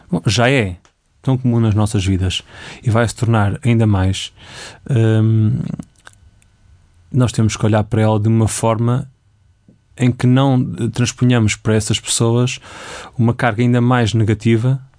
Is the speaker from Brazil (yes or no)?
no; Espinho, Norte, Portugal; Espinho, com muito orgulho.